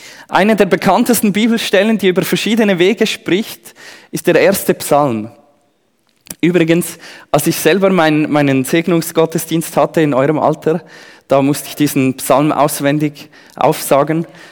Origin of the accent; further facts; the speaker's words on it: Switzerland; bei uns in der Schweiz